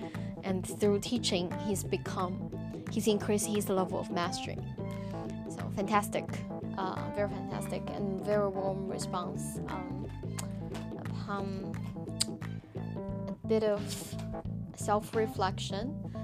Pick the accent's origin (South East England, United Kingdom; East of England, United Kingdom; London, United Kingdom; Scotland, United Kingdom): London, United Kingdom; Well, I'm recording this from London, back home.